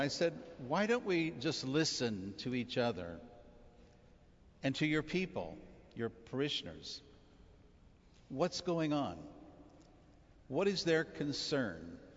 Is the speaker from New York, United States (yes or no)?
no; Houston, Texas, United States; I know when I was growing up in Houston, every Christ the King Sunday, we would fly downtown in our cars with our cassocks and surplices as altar boys